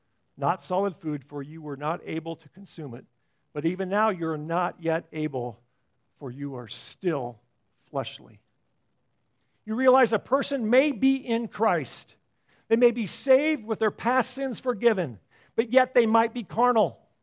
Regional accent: Iowa, United States; All the infants on the farm, where I grew up in Iowa, on the farm there, every lamb had milk from the mama ewe.

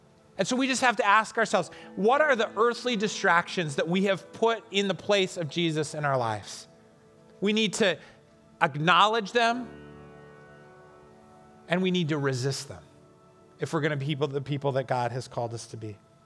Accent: United States; I love being an American. I love seeing the flag. I love hearing the anthem, the Pledge of Allegiance, all of that stuff.

